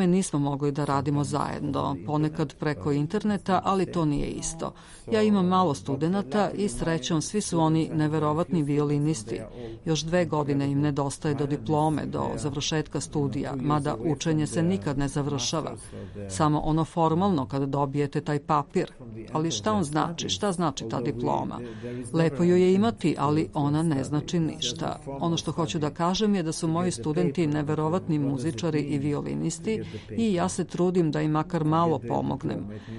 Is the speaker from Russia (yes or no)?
no; Vienna, Austria; ja sam odrastao u Beču. Moji roditelji su se tu preselili kad mi je bilo 3 godine i od tada živim tamo.